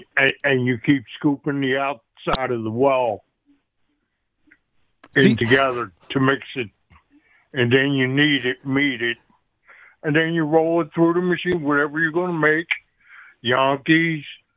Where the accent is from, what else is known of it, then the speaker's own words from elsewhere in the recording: Ireland; I mean, I'm an Irishman, but I got skills.